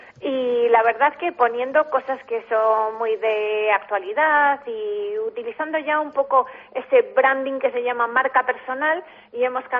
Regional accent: Galicia, Spain; born there; also born or lived in Aragon; He estado por mi tierra natal, he estado por Galicia. Ya sabes que yo soy maño galaica.

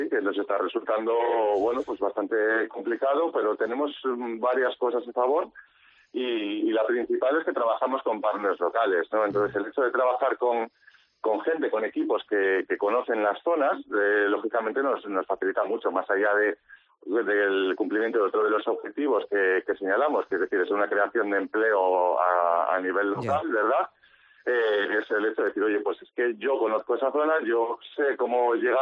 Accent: Cantabria, Spain; o por mi parte, en este caso como cántabro, pues por supuesto que encantado de formar parte de ello.

